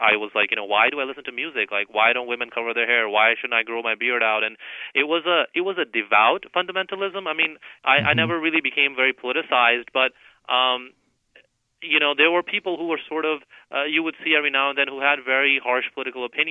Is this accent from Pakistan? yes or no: yes; Pakistan; English is a second language; Now, you can imagine how far Pakistan is from Iraq. You know, we're separated from Iran and the Persian Gulf and the Arabian Sea. But when the first Gulf War took place, there was this kind of palpitation through my school